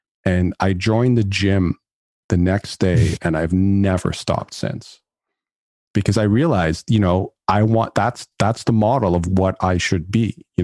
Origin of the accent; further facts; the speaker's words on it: Canada; So I went to go live with my grandparents who were up in, I'm Canadian. So they were up in Northern Alberta.